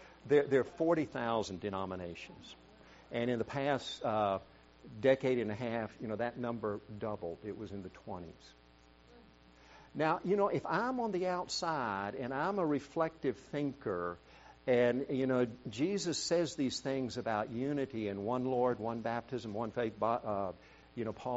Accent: South Korea; You know, growing up in Korea, there were physical fights in church over truths and teachings that, frankly, had been imported from the U.S. by various missionaries.

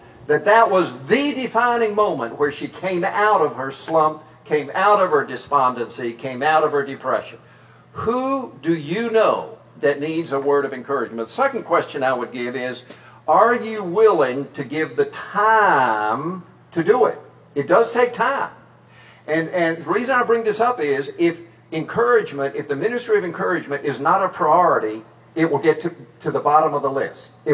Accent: South Korea; moved away; When I was growing up in Korea, I just assumed that families always had non-family members living with them. We always had Korean people living with us.

